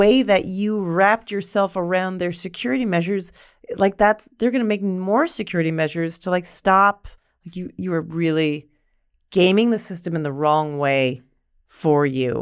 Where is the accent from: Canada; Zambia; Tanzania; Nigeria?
Canada; now in New York, United States; I'm from Canada, and I'm an NYU student.